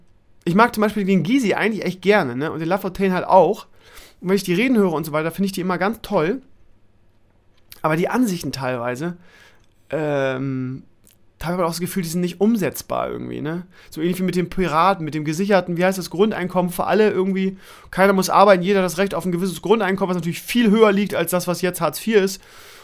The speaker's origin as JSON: {"language": "German", "region": "Bremen", "country": "Germany", "said": "Als Bremer, wir haben bei uns immer SPD gewählt, das war auch Tradition."}